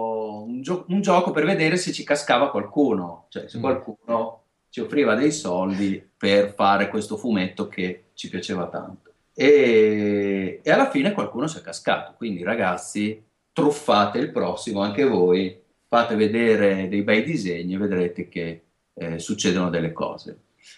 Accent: Emilia-Romagna, Italy

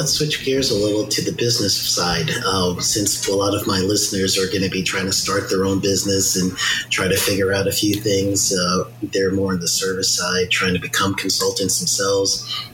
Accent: New York, United States; I'm from New York, and back when I was growing up, we would have an AM broadcast station

